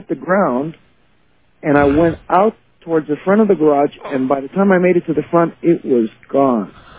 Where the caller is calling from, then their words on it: California, United States; I'm calling from California.